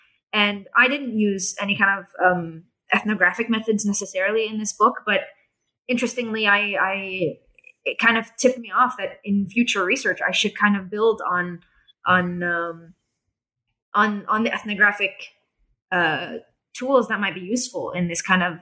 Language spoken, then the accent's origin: English; Jerusalem, Jerusalem District, Israel; I'm from Jerusalem. I'm part of their society.